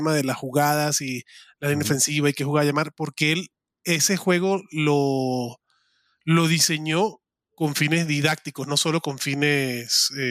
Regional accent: Venezuela; como alguien que no creció viendo la NFL, como alguien que no mamó la NFL de chiquito, porque en Venezuela no se ve fútbol, sino lo aprendí de viejo

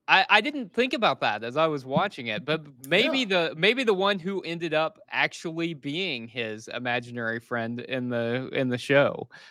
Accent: Missouri, United States; Like, I'm from Missouri, and a doofus is that's like a loving insult we use in Missouri

